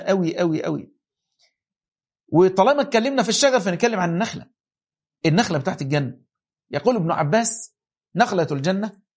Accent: Upper Egypt, Egypt; اللي بيزرعوه عندنا في الصعيد أو في أماكن معينة

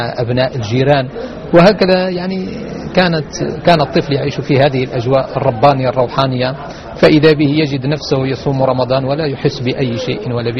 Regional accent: Morocco; now in Brazil; البرازيل انتقلت إليها 2002 يعني هاجرت من المغرب إلى البرازيل،

